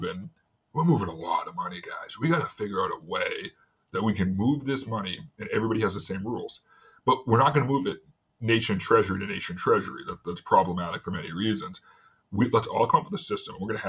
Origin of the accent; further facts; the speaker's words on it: New England, United States; I'm from New England